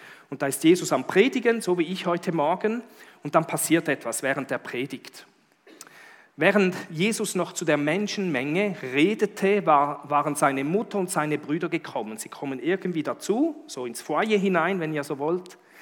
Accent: Eritrea; Ich bin in Eritrea geboren. Hier seht ihr ein Bild von mir in Eritrea. Und damals war es noch Äthiopien.

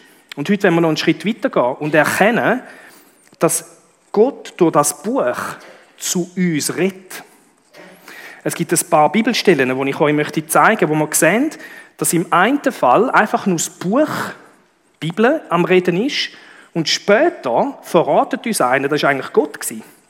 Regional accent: Switzerland; Ich war ja nicht beteiligt als Schweizer.

